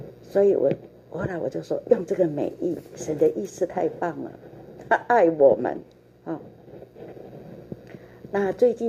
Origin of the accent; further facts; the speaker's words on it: China; 我好高兴我是中国人。